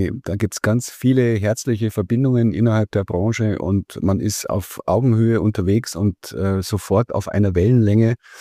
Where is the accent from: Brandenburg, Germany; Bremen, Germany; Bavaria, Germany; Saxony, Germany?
Bavaria, Germany; Kolbermoor; Ich bin wieder zurückgekehrt in meine Heimat, nach Kolbermoor in diesem Fall. Wohne hier seit 25 Jahren